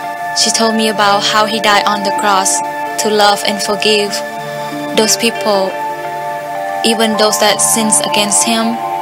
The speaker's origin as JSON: {"language": "English", "country": "Cambodia", "tie": "born or raised there", "said": "I am from Cambodia. I was born and raised on a boat in a floating village."}